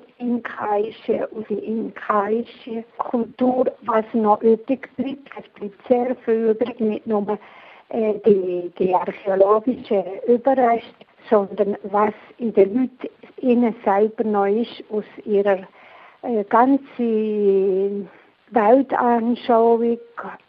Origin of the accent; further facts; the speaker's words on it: Switzerland; now in Peru; ich bin noch Schweizerin, aber ich bin auch Peruanerin. Nicht nur, weil ich die Nationalität habe, sondern ich fühle mich hier daheim.